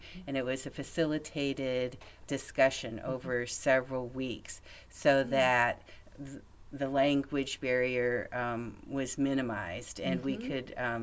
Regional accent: Michigan, United States; also born or lived in Fort Campbell, United States; I was born in Fort Campbell, Kentucky, when my father was in the Army, but I grew up in Michigan, the oldest of three children.

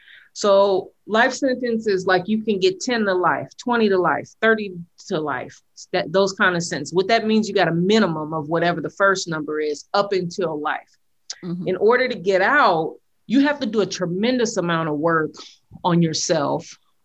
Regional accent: San Francisco, California, United States; I was born and raised in Hunter's Point, saw and experienced a lot of trauma when I was 13 years old.

